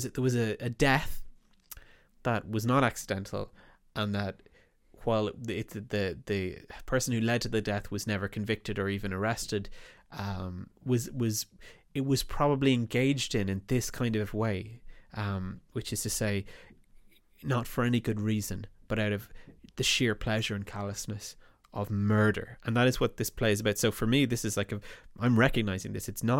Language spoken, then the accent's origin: English; Ireland; growing up in Ireland in the 1980s...